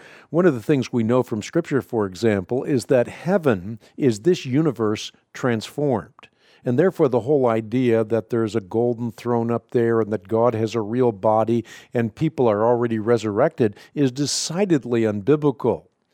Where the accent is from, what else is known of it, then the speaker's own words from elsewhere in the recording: Netherlands; first language Dutch; English is a second language; I'm Dutch. Dutch is my first language.